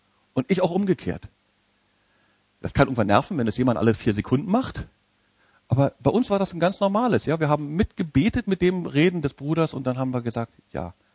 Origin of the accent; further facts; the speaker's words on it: Berlin, Germany; Wie mache ich das als Berliner?